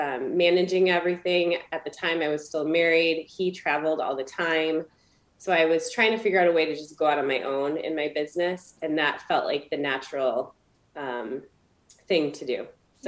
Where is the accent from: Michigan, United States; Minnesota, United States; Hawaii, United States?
Michigan, United States; Michigan.